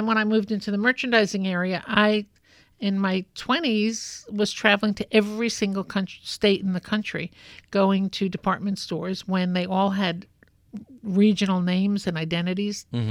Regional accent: Brooklyn, New York, United States; I grew up in Brooklyn.

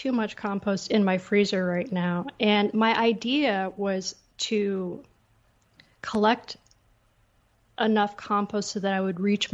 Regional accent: Seattle, Washington, United States; And it's the things I grew up with in Seattle, like composting, everyone composts

